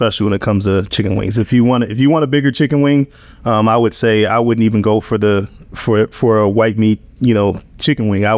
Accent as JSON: {"language": "English", "town": "Denver", "region": "Colorado", "country": "United States", "tie": "born or raised there", "said": "I mean, I'm from Denver. So, you know, I grew up in Park Hill, you know, growing up in Denver, and then, you know, I finished high school in Aurora."}